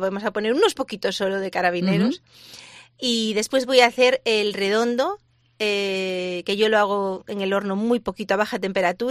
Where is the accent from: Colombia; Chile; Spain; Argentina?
Spain; Galicia; Además, como los gallegos, tenemos unos. Como tenemos muy buen producto, nuestra cocina es muy sencilla